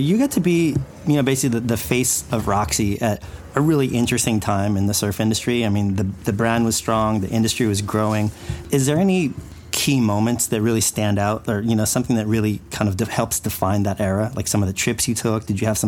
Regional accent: Carpinteria, California, United States; I grew up in Carpinteria, Santa Barbara.

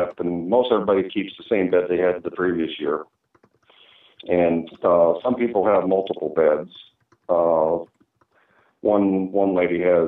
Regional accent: Kalispell, Montana, United States; now in Eureka, United States; I was born and raised in Kalispell.

